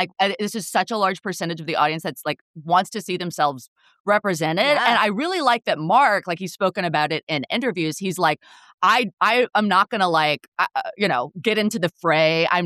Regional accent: United Kingdom; It's because I'm deeply British

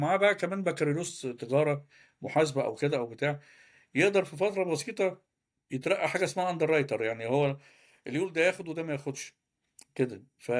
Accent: Cairo, Cairo Governorate, Egypt; أنا من القاهرة

